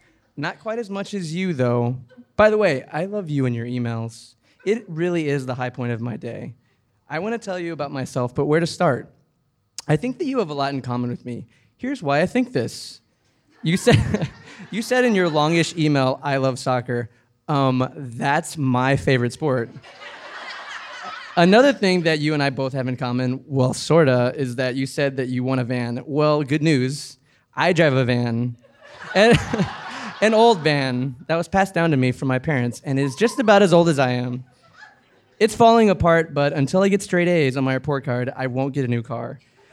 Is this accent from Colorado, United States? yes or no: no; Beaumont, Texas, United States; I'm from Beaumont, Texas.